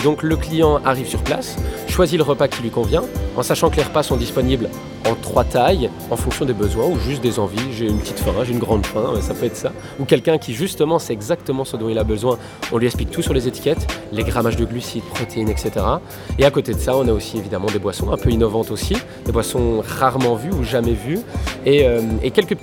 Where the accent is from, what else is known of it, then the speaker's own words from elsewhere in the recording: Charleroi, Wallonia, Belgium; Alors j'ai fait des secondaires totalement classiques à Marcinelle, puisque je suis Carolo de cœur.